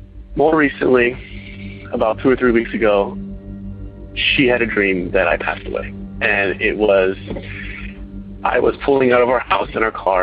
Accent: Irvine, California, United States; I'm from Irvine, California.

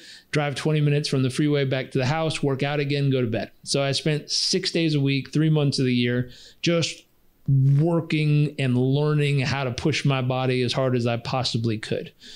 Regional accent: California, United States; The doctor just pulled my blood because I was stubborn from Southern California.

